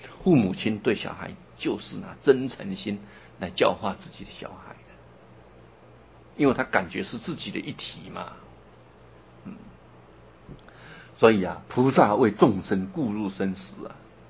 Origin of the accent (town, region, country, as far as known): China